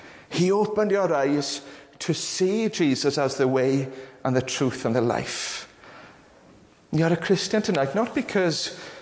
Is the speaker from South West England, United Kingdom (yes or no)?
no; Ammanford, Wales, United Kingdom; I grew up in Armenford.